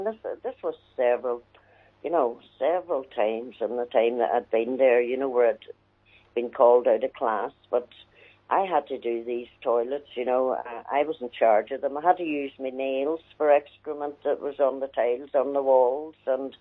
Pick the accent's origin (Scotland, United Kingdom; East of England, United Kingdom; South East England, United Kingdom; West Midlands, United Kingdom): Scotland, United Kingdom; accent: Scottish; now in Derry, United Kingdom; Scottish accent, you know, but as time went on, I just felt that I could get over people mocking me with my accent